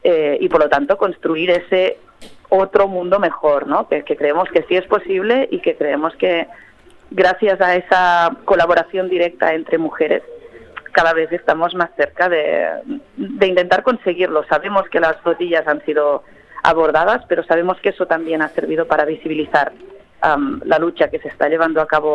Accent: Barcelona, Catalonia, Spain; yo soy de Barcelona, de Cataluña

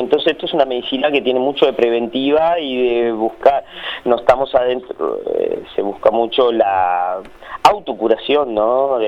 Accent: Uruguay; moved away; yo falté muchos años, me fui mucho tiempo de Uruguay, y cuando llegué era otra sociedad

